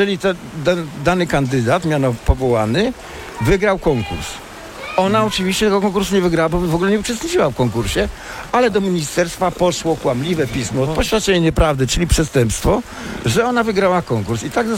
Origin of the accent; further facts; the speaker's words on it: Toruń, Kuyavian-Pomeranian Voivodeship, Poland; bo jestem rodowitym Torunianinem z osiągnięciami